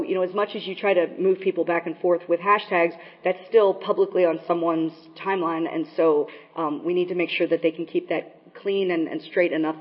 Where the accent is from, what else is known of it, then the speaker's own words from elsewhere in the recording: Santa Cruz, California, United States; a famous lesbian activist in my hometown of Santa Cruz, California.